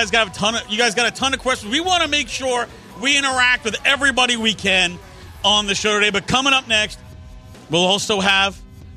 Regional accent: New York, United States; now in Texas, United States; I grew up in New York, lived in New York most of my life, and then moved to Texas and decided this is where I wanted to live.

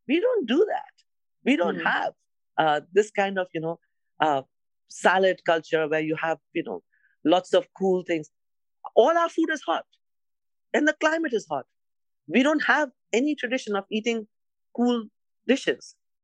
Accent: India; I'm Indian. And, you know, you know, I grew up in India.

